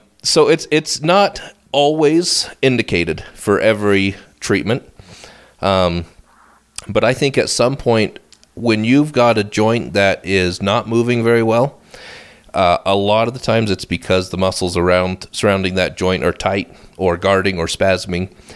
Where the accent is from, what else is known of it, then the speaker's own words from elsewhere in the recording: Jackson, Wyoming, United States; born there; I was born in Jackson, Wyoming.